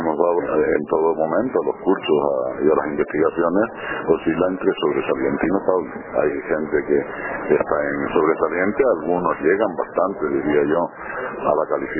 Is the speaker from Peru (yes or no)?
no; Canary Islands, Spain; Además, como soy canario, tengo especial interés por Venezuela, porque hay históricamente relaciones canario-venezolanas.